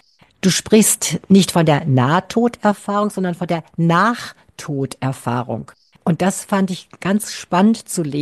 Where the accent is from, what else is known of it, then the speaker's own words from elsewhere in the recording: Bielefeld, North Rhine-Westphalia, Germany; Und ich komme ja aus Bielefeld. Das Autokennzeichen ist BI.